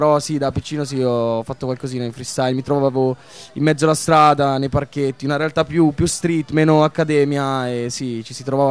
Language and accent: Italian; Carrara, Tuscany, Italy; born there; Sono nato a Carrara, in verità.